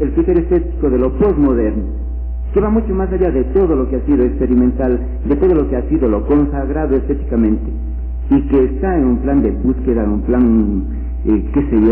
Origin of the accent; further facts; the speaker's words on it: Cuenca, Azuay, Ecuador; aquello de decantar largamente de que somos la Atenas del Ecuador, cuando en muchas ocasiones hemos demostrado las claras que somos la Atenas del Ecuador